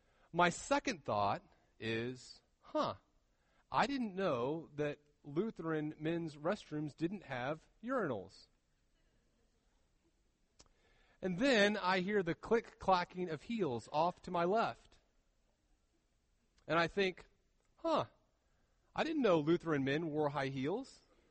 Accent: Texas, United States; Now, remember, I'm from Texas, and my exposure to different denominations was limited.

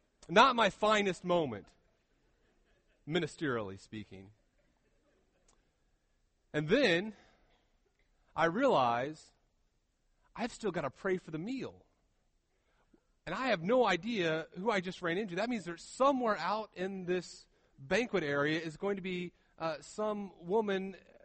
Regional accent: Texas, United States; Now, remember, I'm from Texas, and my exposure to different denominations was limited.

